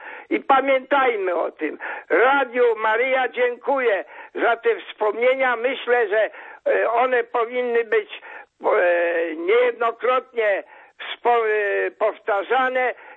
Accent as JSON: {"language": "Polish", "town": "Warsaw", "region": "Masovian Voivodeship", "country": "Poland", "said": "jako Warszawiak"}